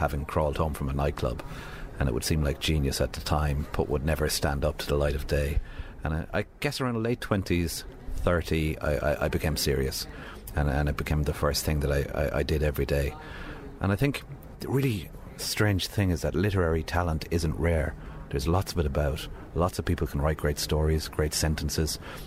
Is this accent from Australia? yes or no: no; Ireland; sometimes as an Irish writer, you look at the map of our country, which is a small, tormented little rock on the edge of the Atlantic.